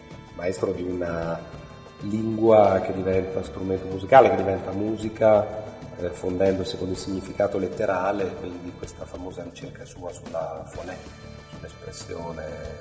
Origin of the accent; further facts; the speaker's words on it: Bologna, Emilia-Romagna, Italy; che io da bolognese, ma non da locutore bolognese, lo capisco abbastanza bene ma non lo parlo correttamente